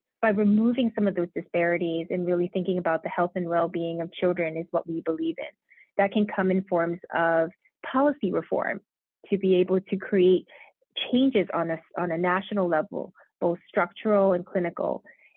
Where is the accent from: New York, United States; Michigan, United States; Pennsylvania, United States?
New York, United States; New York City; I always joke, growing up in New York City